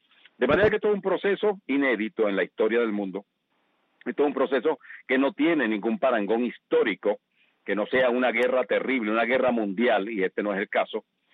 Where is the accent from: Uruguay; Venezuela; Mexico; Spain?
Venezuela